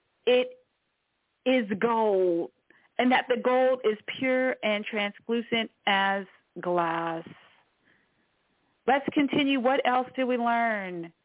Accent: Washington, District of Columbia, United States; born there; So I was born in Washington, D.C., and in D.C., my perception is that the main street is 16th Street.

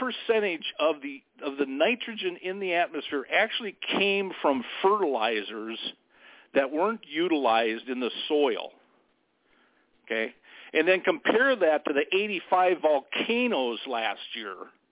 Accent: Midwest, United States; I'm come from the Midwest, so I know a little bit about farming.

